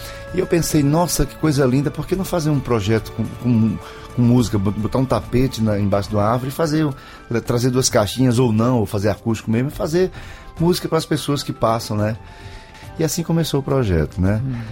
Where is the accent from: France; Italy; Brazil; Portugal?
Brazil; Natal, Rio Grande do Norte; now in Brasília, Brazil; Eu sou de Natal e assim, quando estou aqui.